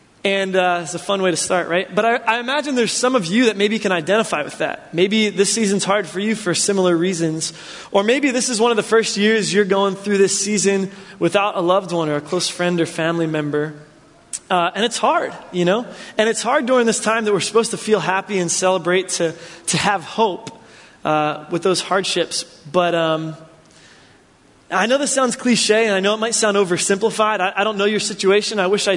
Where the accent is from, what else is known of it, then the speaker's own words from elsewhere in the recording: New Jersey, United States; I come from New Jersey, and for my family, this is actually a really weird time of the year.